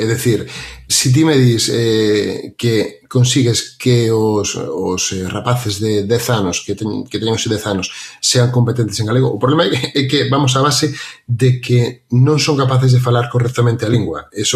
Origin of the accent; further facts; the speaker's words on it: Galicia, Spain; first language Galician; son galego falante de toda a vida